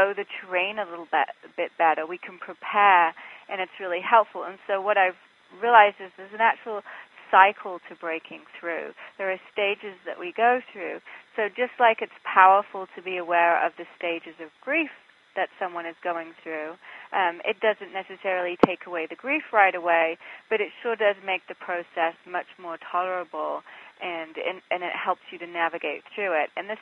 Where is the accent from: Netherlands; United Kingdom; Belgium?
United Kingdom; England; now in Los Angeles, United States; I'm in Los Angeles. I'm originally from England, which is why I have this odd accent.